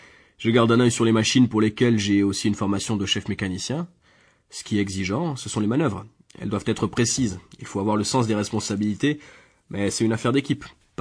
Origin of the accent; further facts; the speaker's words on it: Rochefort, Nouvelle-Aquitaine, France; born there; Je suis né à Rochefort-sur-Mer et j'habitais Chilet, en Charente-Maritime.